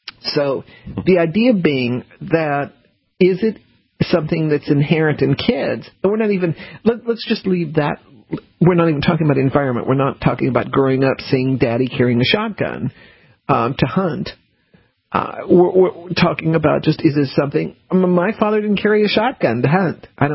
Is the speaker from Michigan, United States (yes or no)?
no; Colorado, United States; And I didn't grow up in a gun environment, except that I grew up in Colorado.